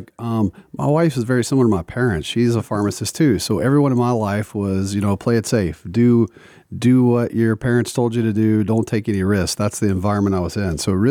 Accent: the South, United States; That's kind of how I was raised in the South

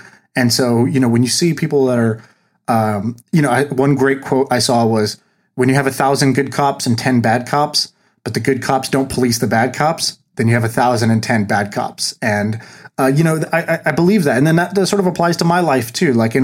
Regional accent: Tulsa, Oklahoma, United States; born there; So I was born in Tulsa, Oklahoma, which is like, you know, not the most open minded and racially friendly place.

